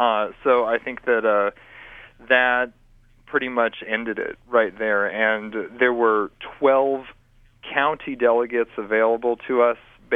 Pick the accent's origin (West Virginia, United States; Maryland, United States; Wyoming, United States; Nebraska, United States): Nebraska, United States; Omaha; also born or lived in Boston / California; I grew up in Omaha, Nebraska. When I went to college, I was in Boston. And then I did a lot of my training in California. So I was in the Bay Area for 12 years before moving to Iowa.